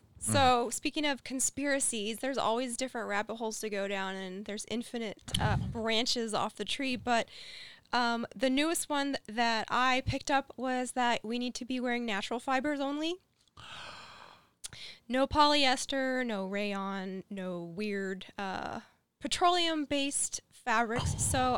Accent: West Virginia, United States; We're from West Virginia. That's kind of close.

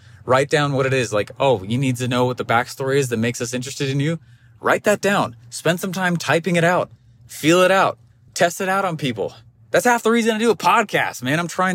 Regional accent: Utah, United States; born there; I was born in Utah on April 22nd, 1988, which is my birthday, right?

